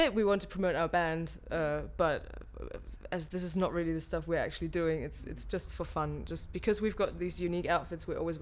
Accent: Dortmund, North Rhine-Westphalia, Germany; moved away as an adult; now in London, United Kingdom; Okay, yeah, so I'm German, so I was born in Dortmund and, yeah, stayed there till I was 18, then I studied in a different German town, so I came here to London with 22 after studying and for my first job

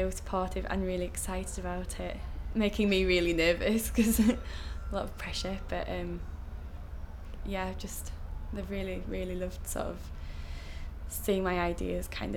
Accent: Yorkshire and the Humber, United Kingdom; it's very countryside orientated, and everyone's kind of a bit sort of old-fashioned and they like their traditions

